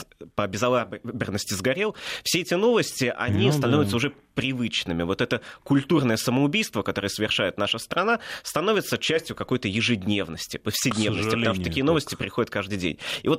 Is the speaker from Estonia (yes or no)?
no; Russia; А я вот молодой историк из России.